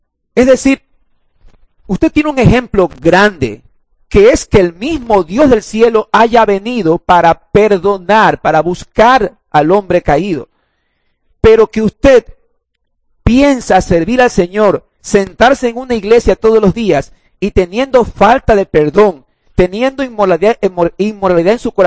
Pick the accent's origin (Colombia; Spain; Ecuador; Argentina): Ecuador; Guayaquil, Guayas; lo voy a decir mis hermanos como guayaquileños que somos